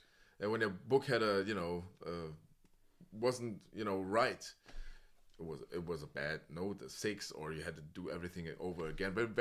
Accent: Spandau, Berlin, Germany; English is a second language; I was raised in Spandau, and it was like an elite school.

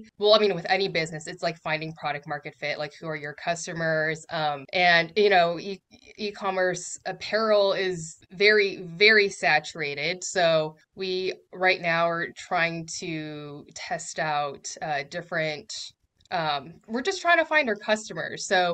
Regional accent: Seattle, Washington, United States; And I am from Seattle, Washington, and I am founder of a neuro-inclusive braless apparel company.

